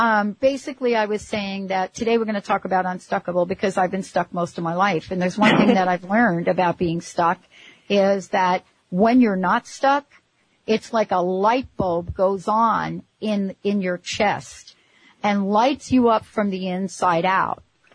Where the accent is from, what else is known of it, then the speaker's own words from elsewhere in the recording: Bronx, New York, United States; I grew up in the Bronx, so our version of a water slide was popping open a fire hydrant.